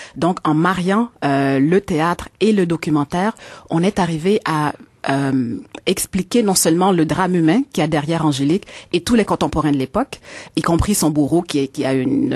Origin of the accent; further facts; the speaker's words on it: Montreal, Quebec, Canada; Je suis née au Québec, montréalaise, d'origine haïtienne.